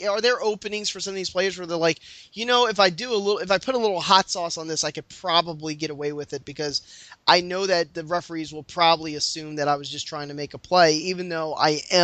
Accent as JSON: {"language": "English", "town": "New Orleans", "region": "Louisiana", "country": "United States", "said": "Because we're all from New Orleans and we're all Saints fans."}